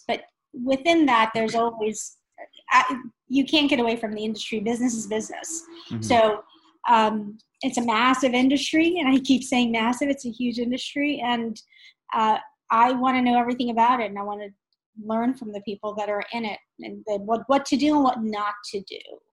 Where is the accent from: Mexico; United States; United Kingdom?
United States; New York City, New York; I'm a New Yorker.